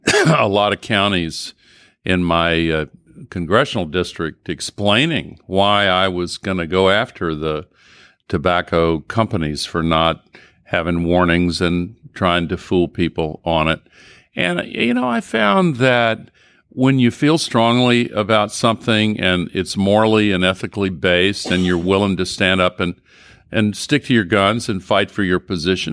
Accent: Tennessee, United States

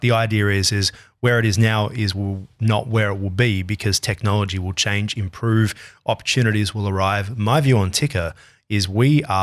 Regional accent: Australia; We don't celebrate ourselves as Australian.

